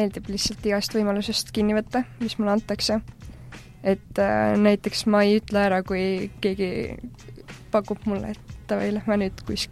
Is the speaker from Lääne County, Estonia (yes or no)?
no; Rapla, Rapla County, Estonia; olen Rapla linnast pärit, olen 20-aastane